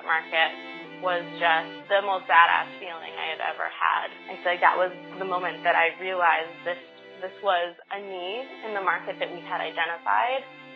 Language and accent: English; Connecticut, United States; now in New York City, United States; But I grew up in Connecticut, and I'm based here in New York City now and have been loving it.